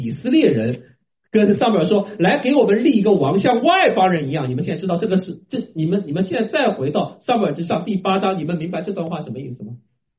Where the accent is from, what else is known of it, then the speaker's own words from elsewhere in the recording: China; 然后后来我再想，我们还是49年之后出生的中国人。